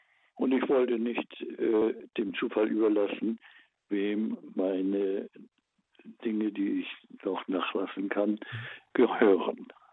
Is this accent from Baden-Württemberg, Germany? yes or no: no; Hamburg, Germany; Ich bin ja in Hamburg groß geworden, in einer Diaspora-Gegend.